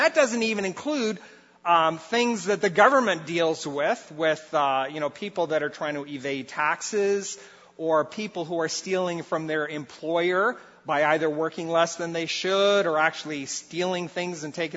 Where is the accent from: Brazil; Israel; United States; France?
Brazil; I think probably because I grew up in Brazil